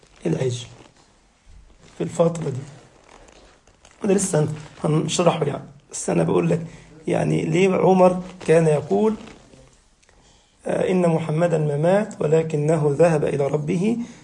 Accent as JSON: {"language": "Arabic", "country": "Egypt", "said": "كان في نهر النيل عندنا في مصر"}